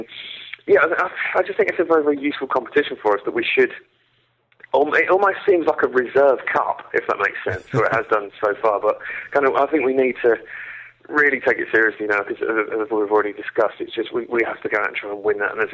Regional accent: East of England, United Kingdom; I'm from Essex originally, and it's West Ham town

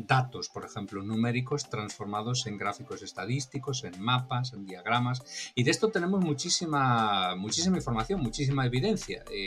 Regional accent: Spain; el diario más importante de mi país de origen, de España

